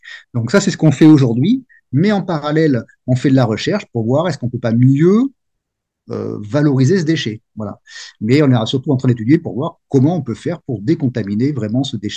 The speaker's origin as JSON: {"language": "French", "region": "Nouvelle-Aquitaine", "country": "France", "said": "je suis originaire du Pays Basque, mais j'ai travaillé longtemps dans l'agroalimentaire, dans pas mal de coins de France et de l'étranger."}